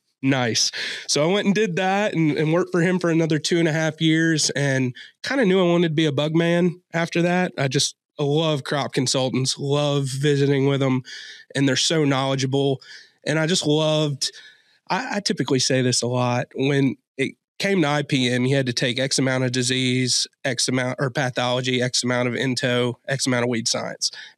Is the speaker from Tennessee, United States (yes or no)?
yes; Tennessee, United States; So I'm from Southwest Tennessee. So I'm from right on the Shelby County, which is Memphis and Fayette County line. Not a lot of row crops, more hay and livestock.